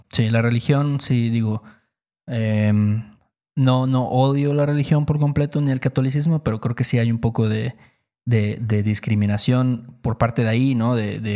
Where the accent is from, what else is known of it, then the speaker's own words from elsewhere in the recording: Veracruz, Mexico; Incluso, por ejemplo, nosotros somos de Veracruz.